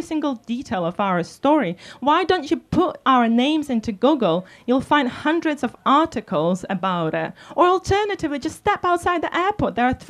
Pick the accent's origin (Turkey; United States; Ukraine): Ukraine; English is a second language; now in Manchester, United Kingdom; And in a way, I was grieving the loss of my home country as I knew it.